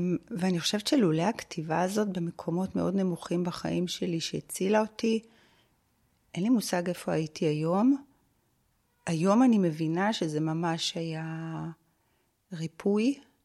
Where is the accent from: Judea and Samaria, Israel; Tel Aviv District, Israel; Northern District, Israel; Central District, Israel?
Tel Aviv District, Israel; Bnei Brak; גדלתי בבית דתי, חצי דתי בבני ברק. אמא שלי הייתה לא דתייה, ואבא שלי היה דתי, וחונכתי בחינוך דתי, בני עקיבא.